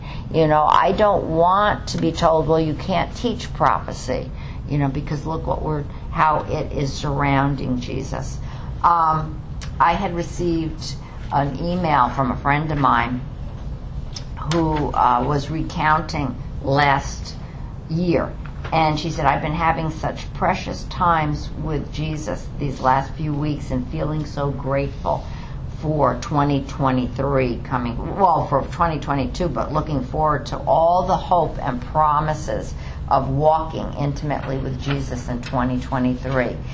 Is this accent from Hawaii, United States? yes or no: no; Bronx, New York, United States; This is hard for me to say, and this might be because I'm from the Bronx.